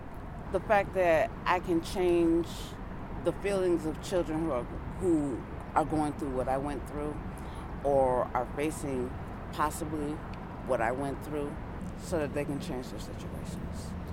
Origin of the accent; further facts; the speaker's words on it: St. Paul, Minnesota, United States; I was born in St. Paul, and that's where I went through all my foster homes.